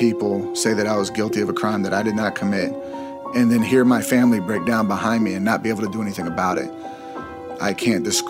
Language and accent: English; Texas, United States; also born or lived in Arizona; No, actually, I spent most of my life in Texas. I was born in Arizona, lived in Texas most of my life, and I moved to Illinois